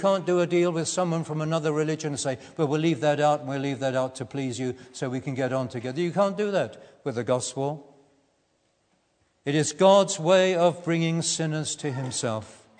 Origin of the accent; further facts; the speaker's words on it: Battersea, London, United Kingdom; It was a long time ago, when I was 17, there was a special service held in a church. I grew up in Battersea